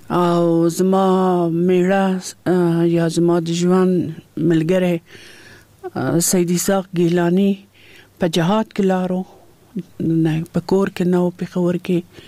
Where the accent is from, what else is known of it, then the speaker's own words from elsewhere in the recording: Kabul, Afghanistan; زه د کابل یم او په کابل ښار کې پیدا شوم. دم دلته په کابل کې ما سبق ویلی ده.